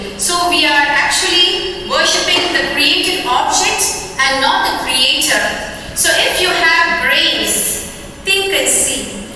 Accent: Chennai, Tamil Nadu, India; English is a second language; I hail from Chennai, India, and I was born and brought up in a very orthodox Hindu Brahmin family. And I was the last daughter among the four daughters in my family.

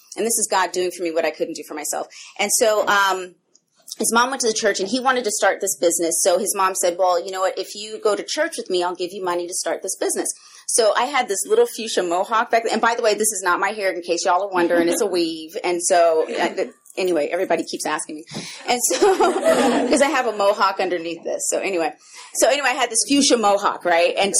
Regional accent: Columbus, Georgia, United States; So we end up in Columbus, Georgia, which is my hometown.

